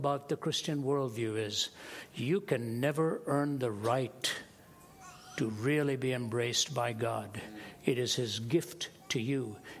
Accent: Delhi, India; also born or lived in Kerala / Chennai; My dad was from Kerala. He spoke Malayalam. My mother was from Chennai. She spoke Tamil. I was raised in Delhi, so I was raised speaking Hindi. I speak Hindi and I speak Tamil. Very comfortable in Hindi, quite comfortable understanding Tamil.

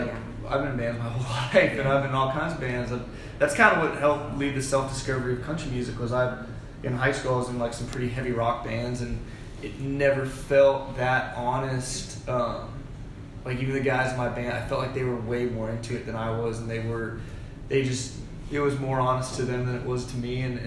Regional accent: Nashville, Tennessee, United States; And I grew up in Nashville, so for sure for me, I grew up around that culture.

